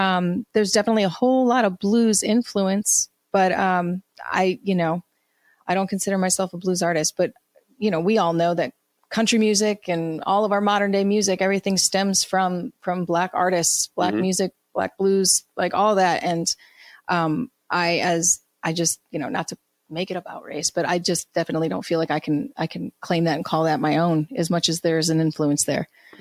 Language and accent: English; Ohio, United States; also born or lived in Chicago; So I grew up in Northwest Ohio, but I grew up in Chicago.